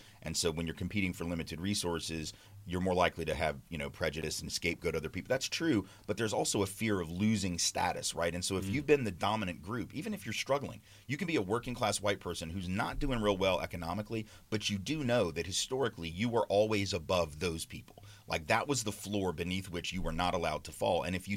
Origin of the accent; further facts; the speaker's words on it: Nashville, Tennessee, United States; I grew up in Nashville in the 80s and 70s and 80s